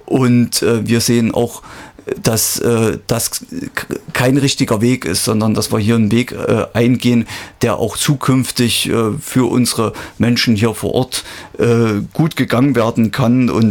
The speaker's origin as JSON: {"language": "German", "region": "Thuringia", "country": "Germany", "said": "Und das ist uns ja auch wichtig als Thüringer, die kommunal alle irgendwo verortet sind"}